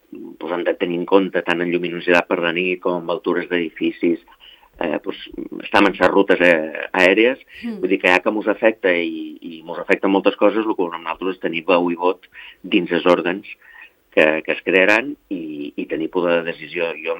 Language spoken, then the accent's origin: Catalan; Formentera, Balearic Islands, Spain; per la gent que venim de Formentera